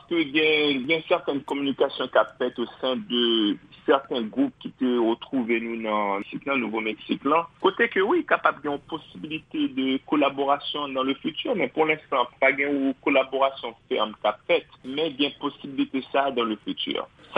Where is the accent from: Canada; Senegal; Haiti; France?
Haiti; Mais en tant qu'Haïtien